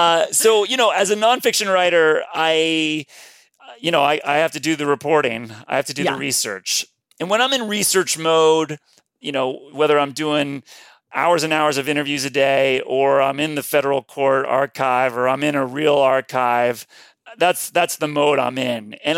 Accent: Cincinnati, Ohio, United States; that whole story and all the problems that Pete has created still looms over Cincinnati, my hometown.

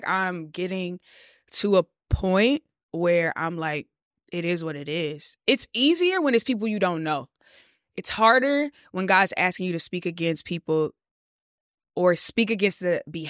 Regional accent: Chicago, Illinois, United States; now in Los Angeles, United States; I'm from Chicago. I currently live in LA.

